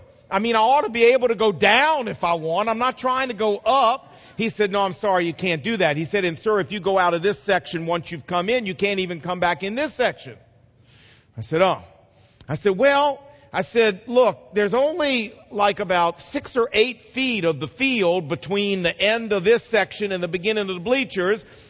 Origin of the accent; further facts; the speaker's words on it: Virginia, United States; I brought these three boys all the way from Virginia, sir, just so we could go over there and get batting practice balls.